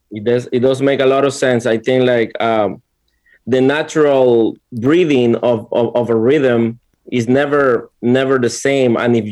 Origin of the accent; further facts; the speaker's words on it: Panama; I'm born and raised in Panama.